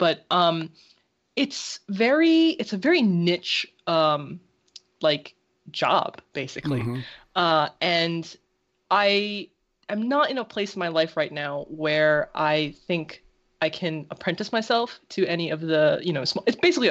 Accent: United States; born there; But I was born in America. Actually, this is an even better example. I am Filipino. You know, my parents are from there, and their parents and their parents.

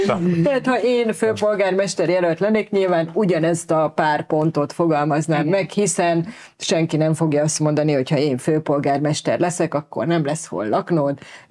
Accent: Budapest, Hungary; én meg viszont teljesen nagyon budapesti vagyok

